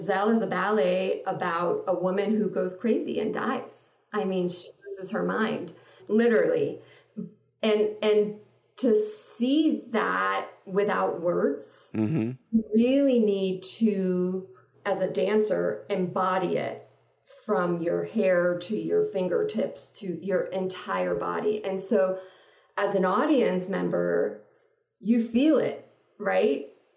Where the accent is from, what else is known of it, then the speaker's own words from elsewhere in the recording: New York City, New York, United States; English is a second language; also born or lived in Israel; I was born in Israel, moved to New York City at the age of very young, I don't know, 3, 4, 5. Didn't speak a word of English.